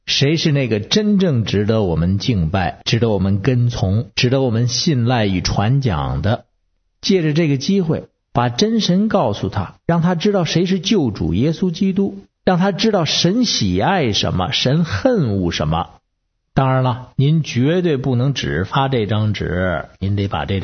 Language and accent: Chinese; Beijing, China; 我是北京的